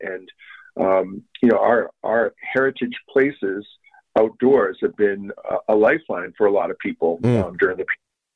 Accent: Maine, United States; And here in New England, I'm originally from Maine, and I moved here to Connecticut.

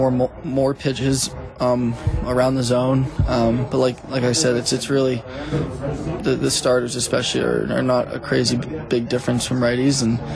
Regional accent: Boston, Massachusetts, United States; because I grew up in Boston, went to Boston College

